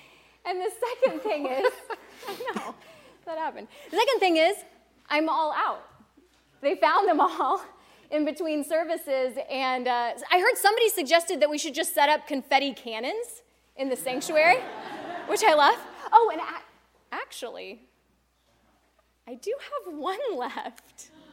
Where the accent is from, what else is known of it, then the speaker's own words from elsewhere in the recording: Texas, United States; And those, I grew up in South Texas.